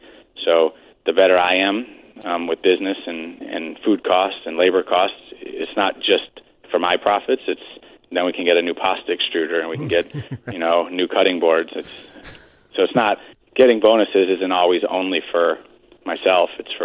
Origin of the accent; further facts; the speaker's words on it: Cleveland, Ohio, United States; also born or lived in New York / Europe; I'm from Cleveland originally, and, you know, living in New York for a bit, in Europe for a bit, I just wanted to be somewhere semi-close to home